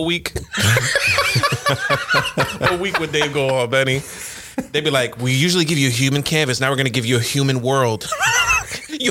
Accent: Ontario, Canada; I'm from Ontario, Canada.

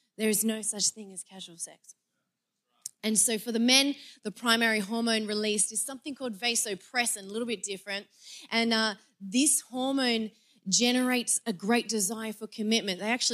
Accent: Byron Bay, New South Wales, Australia; I love a good heckle because I'm from Byron Bay. We just love a good heckle.

